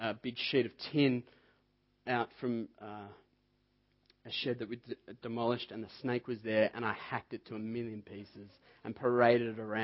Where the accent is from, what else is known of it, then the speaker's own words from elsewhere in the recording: Diamond Creek, Victoria, Australia; When I was growing up in Diamond Creek, my dad has a big property out there, 15 or so acres.